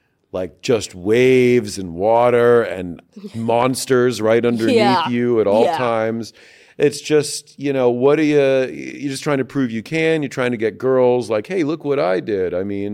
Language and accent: English; Florida, United States; Like, you know, I was raised in Florida.